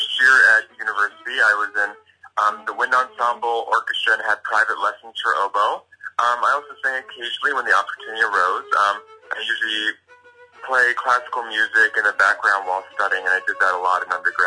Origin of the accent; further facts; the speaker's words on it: Yorktown, Virginia, United States; also born or lived in Idaho Falls, United States; I was born in 1992, to … in Idaho Falls, Idaho. I ended up growing up in Yorktown, Virginia.